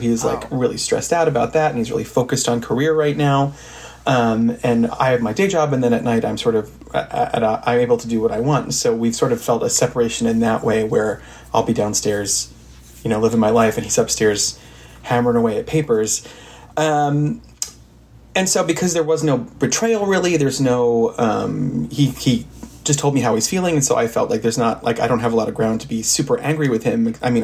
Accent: Philadelphia, Pennsylvania, United States; I'm from Philly.

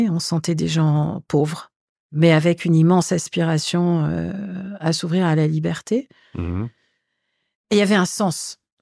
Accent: Algiers, Algiers Province, Algeria; born there; Je suis née à Alger juste après l'indépendance, ça vous donne une petite idée de la date, d'une famille pied-noir d'origine espagnole et italienne, qui était arrivée en Algérie au début du 19e siècle, au moment de la colonisation française.

